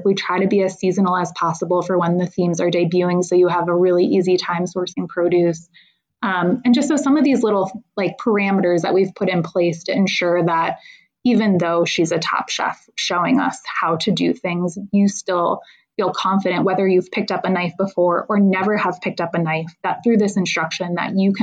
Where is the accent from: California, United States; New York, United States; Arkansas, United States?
New York, United States; I think growing up, I grew up on Eastern Long Island